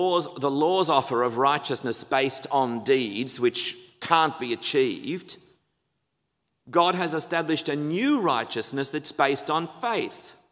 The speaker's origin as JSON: {"language": "English", "country": "Australia", "said": "As an Australian, when I see people going to the beach or sport or family instead of coming to church, I get it."}